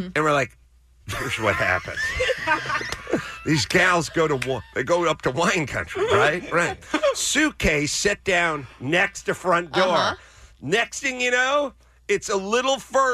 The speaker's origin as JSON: {"language": "English", "town": "North Hollywood", "region": "California", "country": "United States", "tie": "born or raised there", "said": "I grew up in North Hollywood. Nobody will tell you a ghost story."}